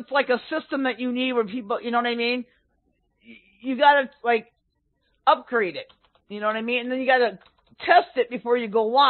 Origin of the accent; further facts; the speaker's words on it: Minneapolis, Minnesota, United States; I'm from Minnesota, dude. I'm from Minneapolis, which is right next door to St. Paul, dude.